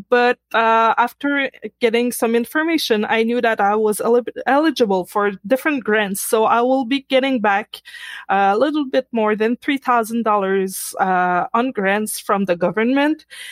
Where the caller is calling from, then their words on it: Quebec, Canada; I'm calling from Quebec, Canada.